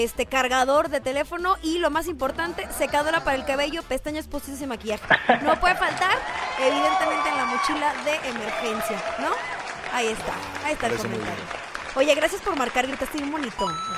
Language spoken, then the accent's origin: Spanish; Mexico; nos distinguen como mexicanos